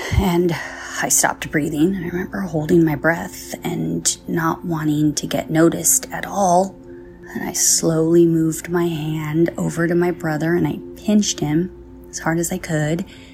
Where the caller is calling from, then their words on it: California, United States; I'm calling from California